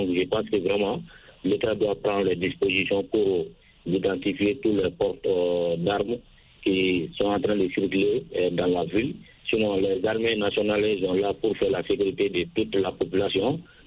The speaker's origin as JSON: {"language": "French", "town": "Sonikeni", "country": "Mali", "tie": "born or raised there", "said": "Je suis toujours dans mon village natal à Sonikeni"}